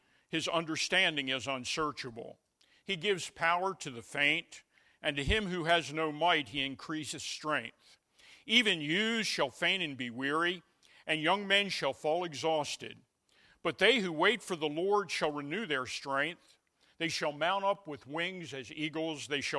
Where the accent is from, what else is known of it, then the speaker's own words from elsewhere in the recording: Baltimore, Maryland, United States; Well, Ms. Floyd, I'm from Baltimore, Maryland.